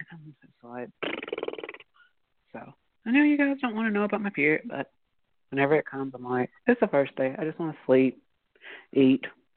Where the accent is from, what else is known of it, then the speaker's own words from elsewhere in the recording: Georgia, United States; The Falcons are in the Super Bowl, shocked me, and I'm from Georgia.